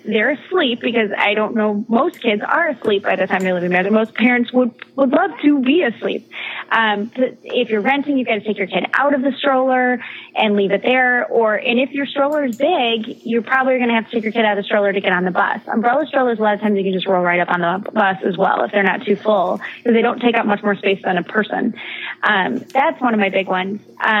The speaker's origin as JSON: {"language": "English", "town": "Chicago", "region": "Illinois", "country": "United States", "said": "I mean, I'm from Chicago, and Chicago O'Hare is a gigantic airport."}